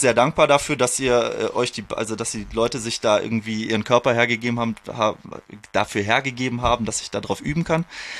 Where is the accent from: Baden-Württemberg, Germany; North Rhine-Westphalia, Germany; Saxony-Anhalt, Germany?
Baden-Württemberg, Germany; Bietigheim-Bissingen; ich komme aus Bietigheim-Bissingen, falls das Leuten ein Begriff ist.